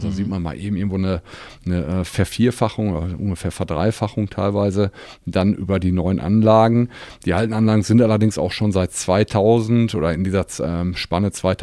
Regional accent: Reken, North Rhine-Westphalia, Germany; ich komme ja aus Regen, weil sowohl oder dieser Park zwischen Heiden und Regen ansässig ist.

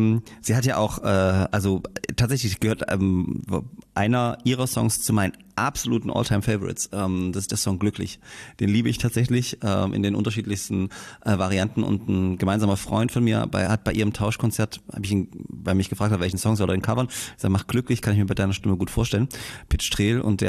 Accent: Groß-Röhrsdorf, Saxony, Germany; also born or lived in Ohorn / Bischheim-Gersdorf; Naja, ich bin in Gage, in Groß-Röhrsdorf, zur Schule gegangen, Ohorn, dann sind meine Eltern dahin gezogen, dann später nach Bischheim-Gersdorf noch. Also das ist voll die Oberlausitz-Connection, ja.

